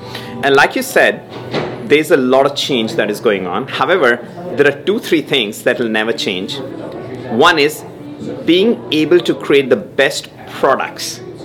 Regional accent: India; now in United States; I'm from India. I spent 2 months in India

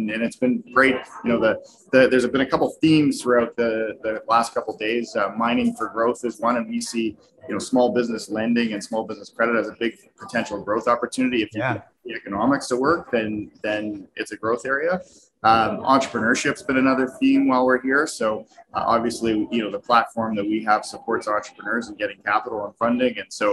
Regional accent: Canada; we're from Canada.

